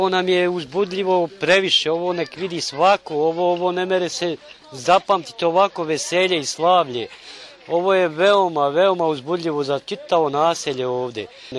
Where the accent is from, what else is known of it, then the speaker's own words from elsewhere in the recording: Svatovac, Federation of Bosnia and Herzegovina, Bosnia & Herzegovina; kad je god pi kažeš odakle si, iz Poljica, iz sela Svatovca, narod ne zna gdje smo, ne postojimo nigdje, niko nije znao za nas